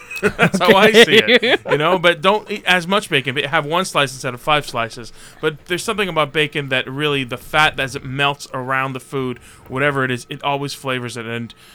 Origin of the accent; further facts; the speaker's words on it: New York, United States; You know, because I'm from New York, I said, you know, I want to do a special book signing